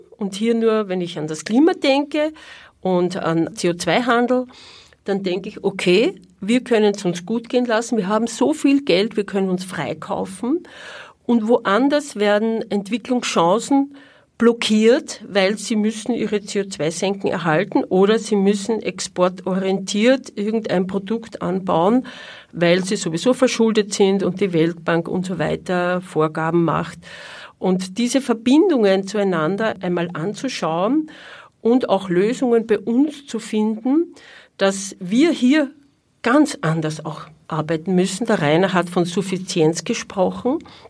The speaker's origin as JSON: {"language": "German", "country": "Austria", "said": "das Ganze findet natürlich auch bei uns in Österreich statt. Wir sind ja auch ein geprägtes und nicht total feministisch emanzipiertes Land."}